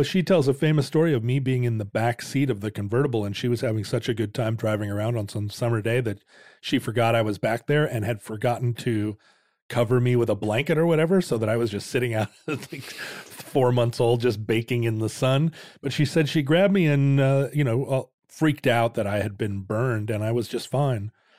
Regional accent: Alaska, United States; I mean, I think, growing up in Alaska, the whole front of your car would get caked with muddy, frozen snow garbage in the spring.

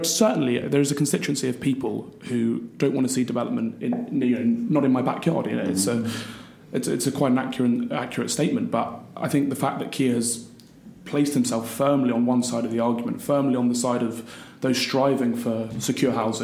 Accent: Westminster, London, United Kingdom; And I was born in Westminster. I've lived my entire life in Westminster.

